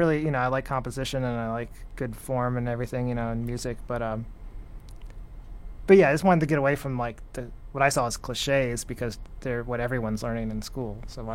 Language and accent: English; New Jersey, United States; I was growing up in North Jersey, actually, from second grade to end of seventh grade, I was in North Jersey, and this is in the 80s